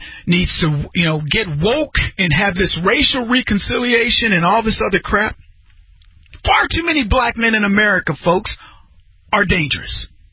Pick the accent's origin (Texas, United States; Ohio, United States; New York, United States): Texas, United States; He's a proud, I'm from Texas, too. Proud Texan, sense of humor. I'm Latino X, and he laughs at himself.